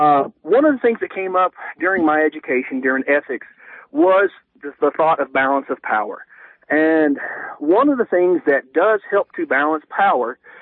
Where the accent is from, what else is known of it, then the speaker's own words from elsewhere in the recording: Texas, United States; I'm originally from Texas. Most of my family lives in the Dallas-Fort Worth area.